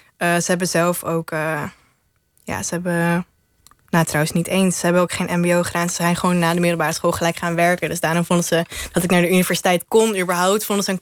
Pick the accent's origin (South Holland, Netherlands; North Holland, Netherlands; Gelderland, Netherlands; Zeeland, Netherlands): Gelderland, Netherlands; Ermelo; Nou, ik kom uit Ermelo. Dat heeft volgens mij 10.000 inwoners